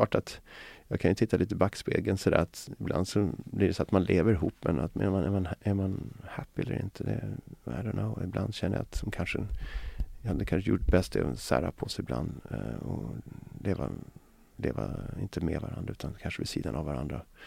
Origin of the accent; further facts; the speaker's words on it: Botkyrka, Stockholm County, Sweden; jag växte upp dels i Mälarhöjden då när jag var liten, och sen så växte jag upp i Alby Botkyrka